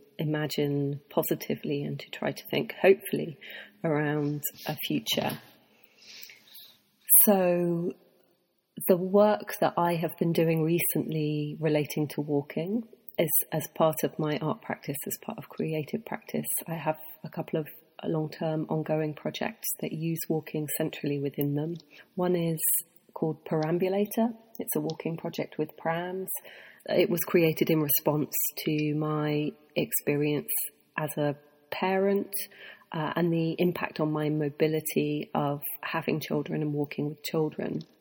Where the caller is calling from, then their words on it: London, United Kingdom; I'm an artist and an academic, and I'm calling from London, England.